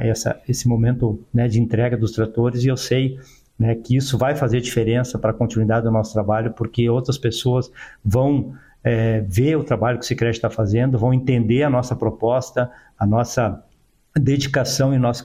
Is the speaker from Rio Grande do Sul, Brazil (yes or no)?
yes; Rio Grande do Sul, Brazil; moved away as an adult; Nós viemos de uma região do Rio Grande do Sul, onde a gente tem a especialidade de trabalhar com as culturas de grãos